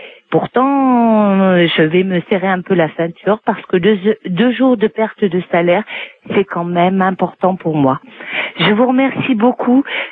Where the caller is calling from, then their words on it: Saint-Denis, Île-de-France, France; de Saint-Denis